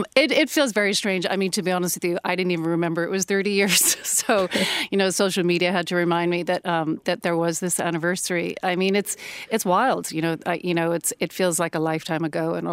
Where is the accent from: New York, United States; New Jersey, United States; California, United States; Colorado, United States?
New York, United States; Long Island; Well, I grew up in New York. I grew up in a suburb in Long Island.